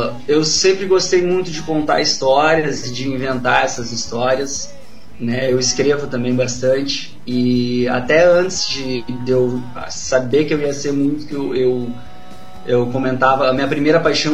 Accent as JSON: {"language": "Portuguese", "town": "Taquara", "region": "Rio Grande do Sul", "country": "Brazil", "tie": "born or raised there", "also_born_or_lived": "Igrejinha", "said": "nasci em Igrejinha, a família era minha, Igrejinha. Meu pai é de Pinhão Soares, mas eu nasci em Igrejinha. E aí, mas sempre morei em Taquara, sempre residi em Taquara."}